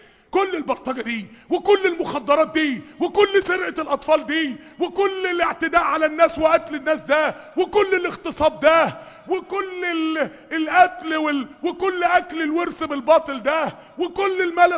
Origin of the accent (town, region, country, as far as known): Mansoura, Dakahlia, Egypt